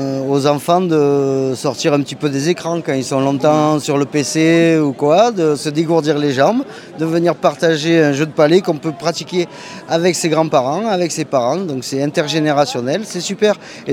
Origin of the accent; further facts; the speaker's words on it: Marseille, Provence-Alpes-Côte d'Azur, France; Bon, moi, je viens de Marseille, je viens de l'Ouest, je fais des bornes.